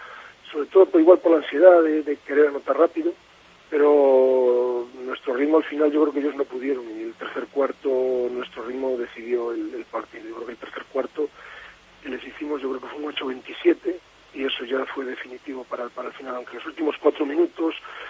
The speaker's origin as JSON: {"language": "Spanish", "region": "Castile and León", "country": "Spain", "said": "A pesar de ser, como muchos aquí dicen que soy berciano, yo me siento muy leonés. Soy selecciono, pero me siento muy leonés. Mis hijos han nacido aquí, yo vivo aquí"}